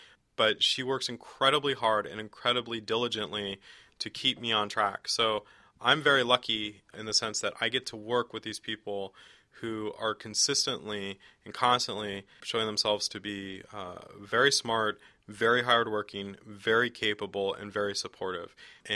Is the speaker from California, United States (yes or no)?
yes; San Diego, California, United States; I grew up in East County, San Diego, which is I grew up in a time before there was social media everywhere